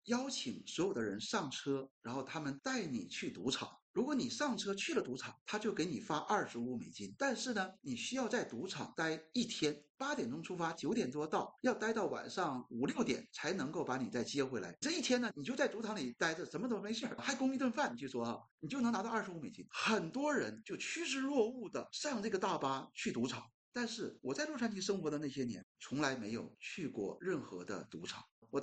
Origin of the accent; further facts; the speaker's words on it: Shenyang, Liaoning, China; 你老家哪里的？我说我从沈阳来的。